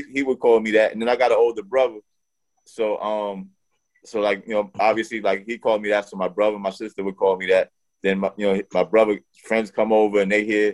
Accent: Cuba; moved away; So my dad, we came to this country from Cuba, whatever. So my dad didn't speak English

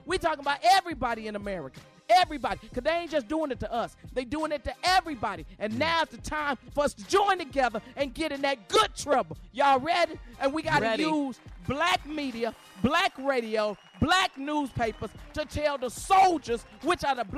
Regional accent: Chicago, Illinois, United States; I'm from Chicago. I'm raised in Chicago. We vote early and often.

